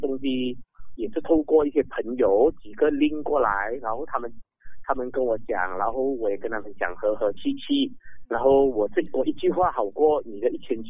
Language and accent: Chinese; Penang, Malaysia; 我是槟城人，所以我刚好我今天有在出席一些活动，所以我就过来 KL。